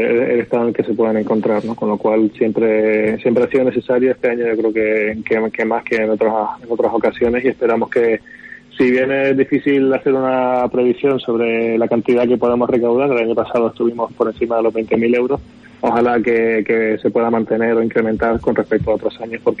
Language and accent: Spanish; Canary Islands, Spain